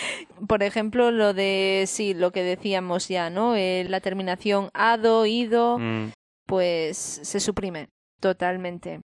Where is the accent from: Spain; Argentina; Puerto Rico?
Spain; la gente dice que somos los españoles